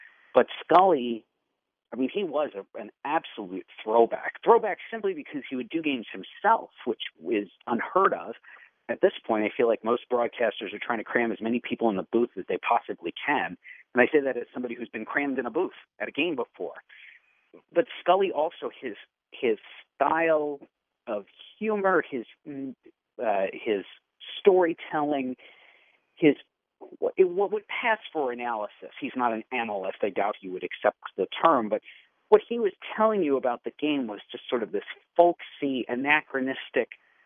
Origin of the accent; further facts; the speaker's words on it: New York, United States; I grew up in New York. So it was the Yankees and the Mets